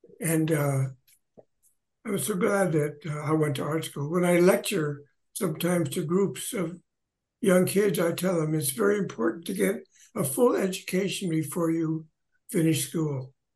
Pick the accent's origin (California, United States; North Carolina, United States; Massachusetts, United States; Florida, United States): California, United States; Santa Paula; also born or lived in Santa Barbara; I was born there, but I grew up in Santa Paula.